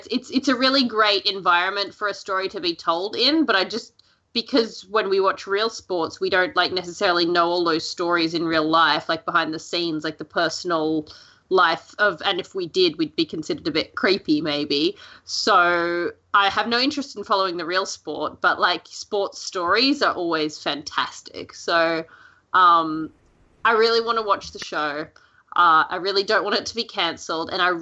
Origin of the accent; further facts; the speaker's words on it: Australia; because obviously I'm Australian